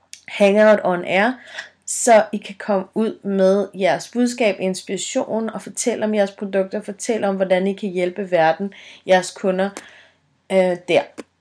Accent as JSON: {"language": "Danish", "region": "Jutland", "country": "Denmark", "said": "jeg er fra Jylland af"}